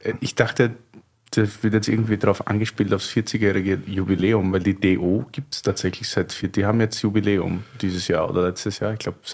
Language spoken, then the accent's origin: German; Austria; ich als Österreicher